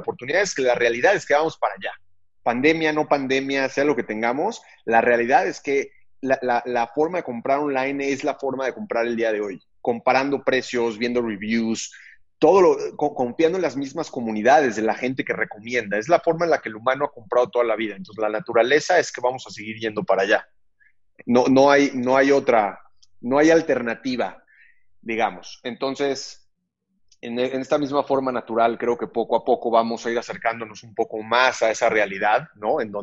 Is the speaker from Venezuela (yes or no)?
no; Mexico; falta un poco que como mexicanos estemos en un proceso mucho más grande de bancarización